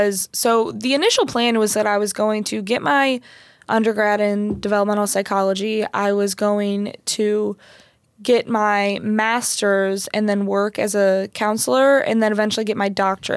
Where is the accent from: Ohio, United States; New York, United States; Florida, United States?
Ohio, United States; Stow; I grew up in Stowe. And so we would go to Cleveland for games and whatnot to hang out.